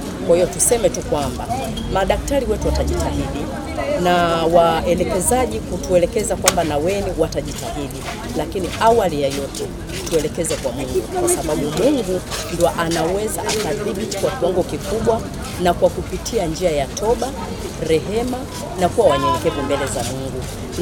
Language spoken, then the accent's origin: Swahili; Dar es Salaam, Tanzania; natokea Dar es Salaam Mbezi Luisi.